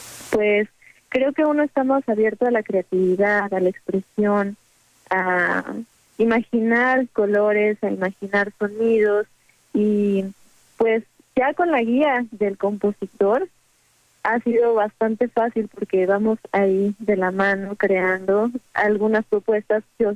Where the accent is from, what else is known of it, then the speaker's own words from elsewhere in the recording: Mexico; pero soy mexicana.